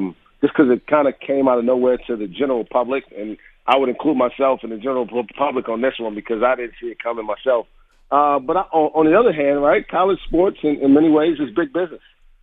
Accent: Brooklyn, New York, United States; I grew up in Brooklyn, New York.

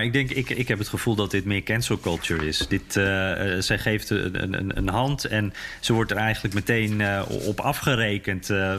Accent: Netherlands; En daardoor voor ons als Nederlanders ziet het er heel nep uit.

